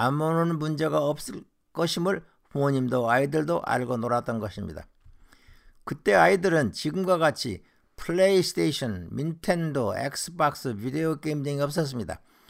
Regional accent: North Jeolla, South Korea; born or raised there

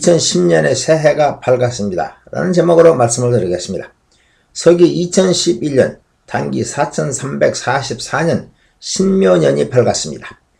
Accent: South Korea; 제가 한국인임이 자랑스럽다는 느낌을 줍니다. 1년 만에 다시 찾아온 고국이지만

